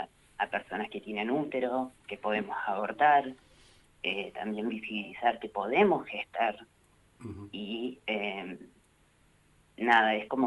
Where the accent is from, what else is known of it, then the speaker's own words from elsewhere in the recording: Jacobacci, Río Negro, Argentina; yo crecí en Jacobacci, tengo mi vida ahí, y todavía no he vuelto